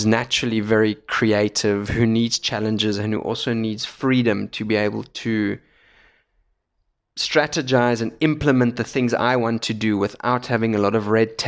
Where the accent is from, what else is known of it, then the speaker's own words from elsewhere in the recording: Solingen, North Rhine-Westphalia, Germany; English is a second language; I was born and raised in Germany. Solingen is the town I call home, not too far from Düsseldorf and Cologne.